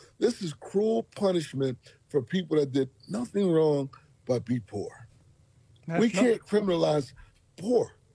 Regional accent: Philadelphia, Pennsylvania, United States; And I tell him, look, I come from North Philadelphia, a poor neighborhood.

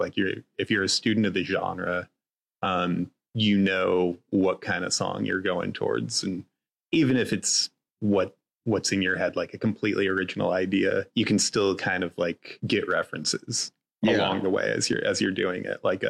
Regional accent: Wasilla, Alaska, United States; I was a teenager from Wasilla, Alaska. I didn't know anything about anything.

